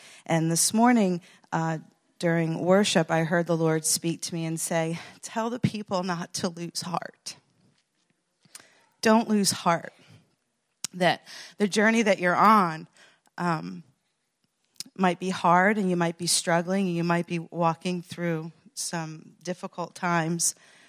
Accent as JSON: {"language": "English", "region": "New Jersey", "country": "United States", "tie": "born or raised there", "said": "I grew up in New Jersey and I could walk to church"}